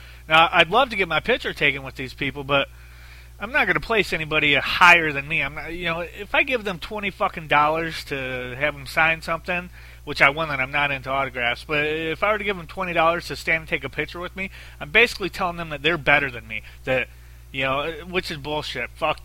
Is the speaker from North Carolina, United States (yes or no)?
no; Detroit, Michigan, United States; I grew up in the Detroit area, so I drove out there.